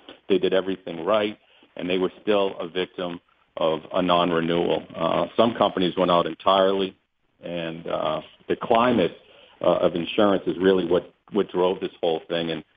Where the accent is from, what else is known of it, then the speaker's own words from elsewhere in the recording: New England, United States; now in Pittsburgh, United States; We're from New England, and we came to Pittsburgh in '97, and we were welcomed.